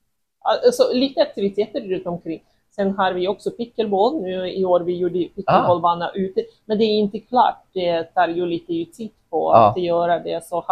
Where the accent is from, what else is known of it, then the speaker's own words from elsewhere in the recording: Almaty, Kazakhstan; now in Sweden; jag kommer från Almata.